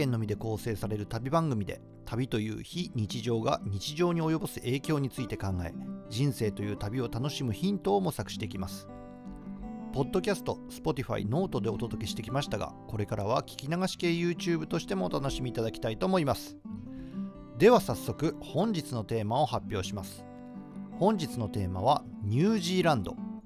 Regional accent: Fukui, Japan; うちの地元なんかはまさにその敦賀から

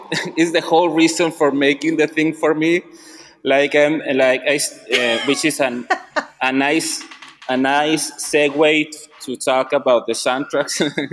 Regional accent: Mexico; English is a second language; because we're from Mexico and we have like an outsider view of things.

